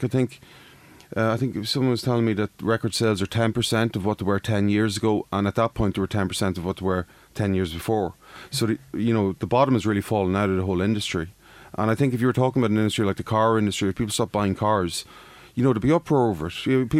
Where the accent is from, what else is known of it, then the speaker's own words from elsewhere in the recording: Dundalk, County Louth, Ireland; when I was growing up in Dundalk, I was big into music